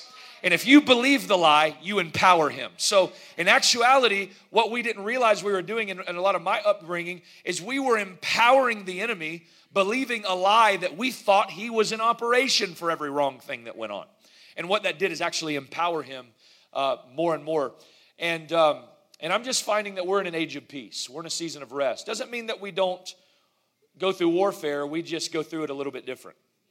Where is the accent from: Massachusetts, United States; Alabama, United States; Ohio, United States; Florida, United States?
Florida, United States; Is I grew up in the Panhandle region of northwestern Florida, and we planted our first Summit Church there in the Panhandle region of northwestern Florida.